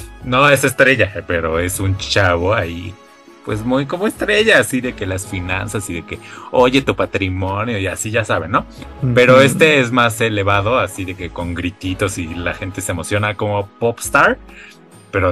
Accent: Mexico; o sea, nosotros que somos mexicanos, pues el término correcto sería Tex-Mex

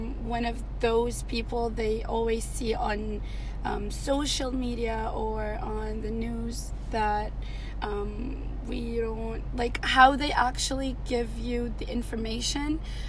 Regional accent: Syria; English is a second language; I'm from Syria originally. I was born and raised in Syria. I went to school there, and I actually lived in the war.

